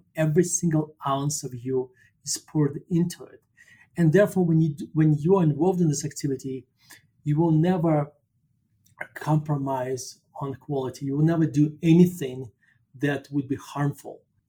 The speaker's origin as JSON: {"language": "English", "town": "Murmansk", "region": "Murmansk Oblast", "country": "Russia", "tie": "born there", "second_language": "English", "said": "But I was born in Murmansk, Russia, and Murmansk located up northwest, if you like, above the Arctic Circle. It's a very, very close to the kind of the northern tip of Norway and Finland. So it's very cold, long nights during the winter time, very, very short days."}